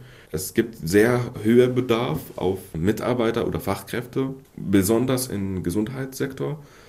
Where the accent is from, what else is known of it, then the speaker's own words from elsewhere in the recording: Syria; German is a second language; now in Germany; Wir kommen aus Syrien und wir sind hier seit 2015.